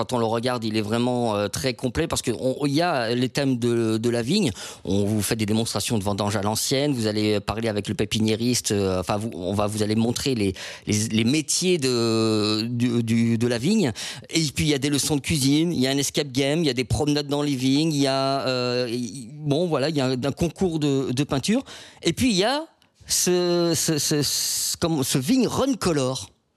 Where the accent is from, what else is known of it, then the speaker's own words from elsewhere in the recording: Auvergne-Rhône-Alpes, France; je viens de Savoie et on prononce pas les X, les S.